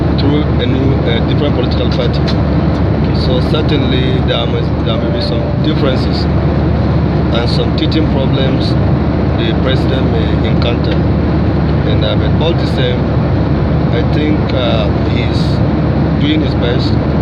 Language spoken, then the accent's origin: English; Nasarawa, Nigeria; now in Lagos, Nigeria; No, I'm from Nasarawa State.